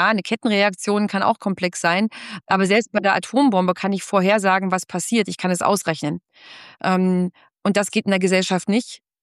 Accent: Schwarzheide, Brandenburg, Germany; ich bin zwar in Schwarzheide zur Schule gegangen, aber emotional bin ich an der Ostsee groß geworden.

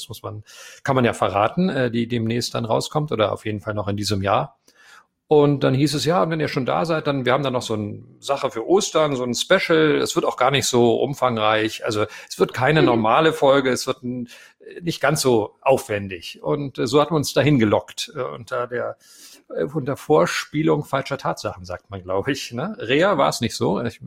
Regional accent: West Berlin, Berlin, Germany; Ja, Moment, ich bin auch Berliner, wa?

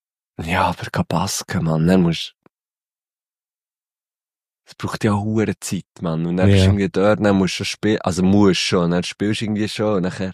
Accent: Switzerland; wir sind ja meistens relativ gut, so als Schweizerin oder Schweizer recht gut versichert

